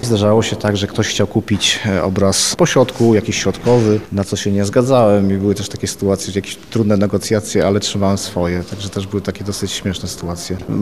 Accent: Lublin, Lublin Voivodeship, Poland; Ja jestem urodzony w Lublinie, no i z wyboru lublinianin, dlatego że wróciłem do Lublina po studiach.

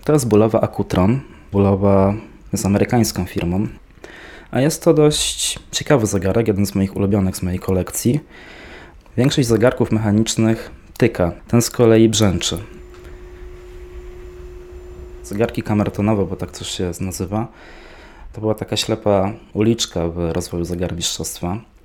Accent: Silesian Voivodeship, Poland; dzisiaj również znajdujemy się w Katowicach, w moim mieszkaniu w Śródmieściu. Pochodzę ze Śląska. Z Katowicami jestem związany prywatnie i zawodowo, ponieważ również pracuję w Katowicach w Instytucie Badań Regionalnych Biblioteki Śląskiej.

